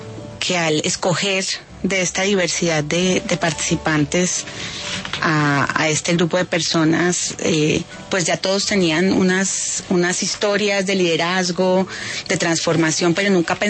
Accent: Colombia; lo más básico que somos como colombianos

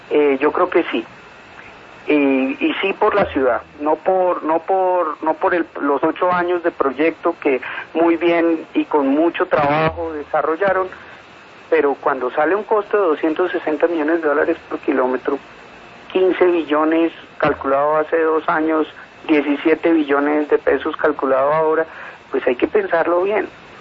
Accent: Bogotá, Colombia; Esa es la aspiración como bogotano

